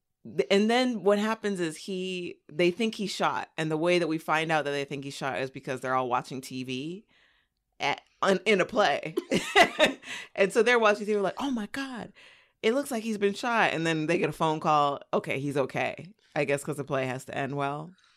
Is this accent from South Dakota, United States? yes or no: no; California, United States; I grew up in the Inland Empire.